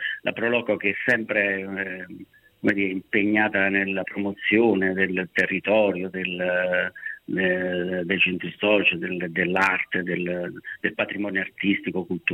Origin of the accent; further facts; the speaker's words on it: Trivento, Molise, Italy; Trivento, che è il mio paese.